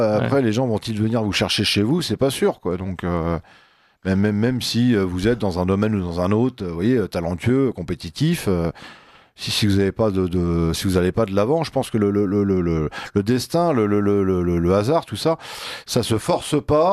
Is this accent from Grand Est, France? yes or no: no; Paris, Île-de-France, France; born there; also born or lived in Lyon / Brittany; now in Salon-de-Provence, France; Je suis né à Paris, mais j'ai beaucoup vécu dans le nord de Lyon, et puis après un petit peu partout en Bretagne, dans le nord, et maintenant en Provence depuis une douzaine d'années.